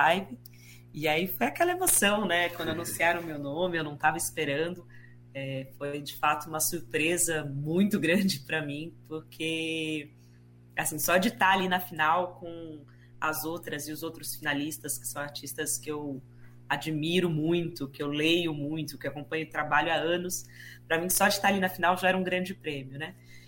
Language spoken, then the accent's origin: Portuguese; Ribeirão Preto, São Paulo, Brazil; Eu venho de Ribeirão Preto, né, que é uma cidade muito quente.